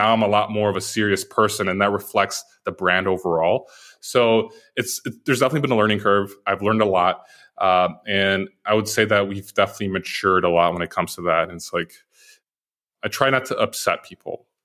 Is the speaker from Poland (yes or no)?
yes; Poland; also born or lived in Chicago, United States; So I was born in Chicago. When I was, I'm going to go all the way back, and then I'll go a little bit faster on some parts. But when I was 10 months old, my mom actually sent me out with my siblings to live with my grandparents in Poland.